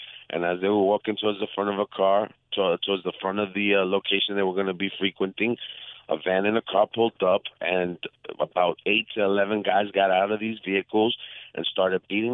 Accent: Hempstead, New York, United States; I grew up in a small village of 70,000 people called Hempstead, where we had failing schools, where we had very little opportunities

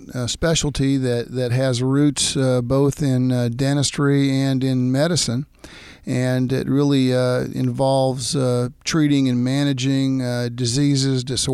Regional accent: Dallas, Texas, United States; now in Shreveport, United States; my hometown is Dallas, but I've been here in Shreveport for about a quarter of a century now. I went to elementary school and high school, grade school, and college in the Dallas-Fort Worth area

